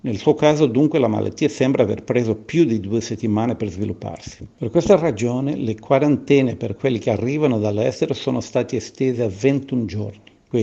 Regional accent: Brazil; now in Beijing, China; Controradio … sono brasiliano ed abito a Pechino da un anno e mezzo.

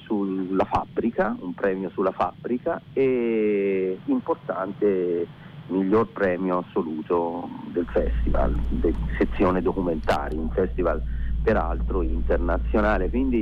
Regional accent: Gavorrano, Tuscany, Italy; also born or lived in Turin; io sono toscano, noi siamo di Gavorrano.

